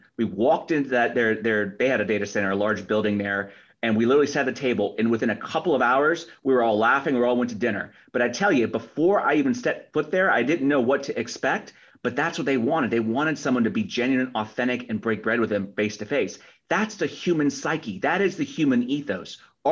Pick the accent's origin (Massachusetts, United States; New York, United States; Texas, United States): Massachusetts, United States; Boston; born there; remember, I was born in Boston. I live all over the country.